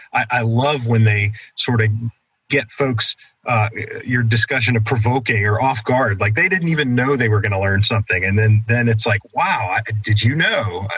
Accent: Pittsburgh, Pennsylvania, United States; also born or lived in Hampton, Virginia; So I grew up in Pennsylvania around Pittsburgh until I was about 8 or 9 and then moved to Hampton, Virginia and spent several years there.

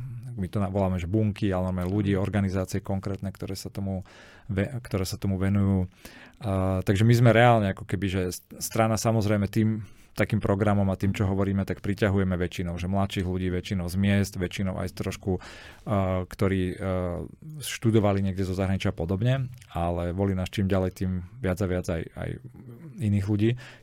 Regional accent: Kysucký Lieskovec, Žilina Region, Slovakia; also born or lived in Bratislava; Ja som mal taký príbeh, že keď ja som bol z Kysuckého Lieskovca, potom som chodil na strednú do Žiliny, potom som chodil na vysokú školu do Bratislavy

